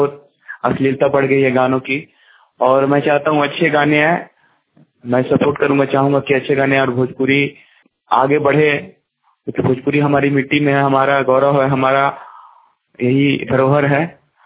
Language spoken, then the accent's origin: Hindi; Medininagar, Jharkhand, India; मैं झारखंड का रहने वाला हूँ, मेदिनीनगर शहर का। मैं पाके रोड रेडमा में रहता हूँ।